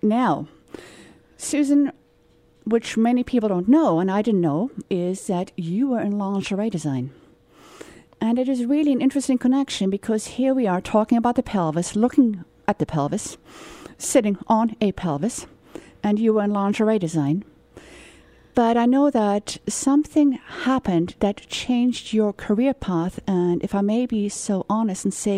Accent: South Africa; I am from South Africa, and South Africa is now referred to as the rape capital of the world, which is extremely, I mean, disconcerting. It is where I was raised and brought up

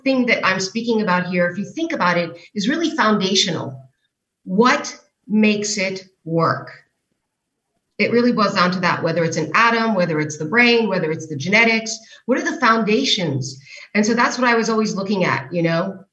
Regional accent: New York City, New York, United States; At the moment, I am, in fact, in Cologne, Germany, but I'm a New Yorker, so usually I'm there.

